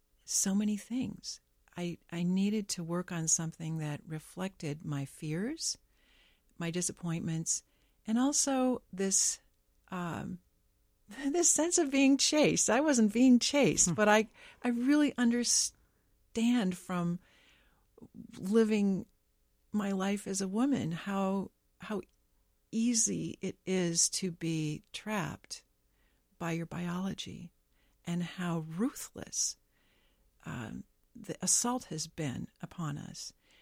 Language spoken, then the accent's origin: English; North Dakota, United States; I mean, I grew up in North Dakota, and I moved back here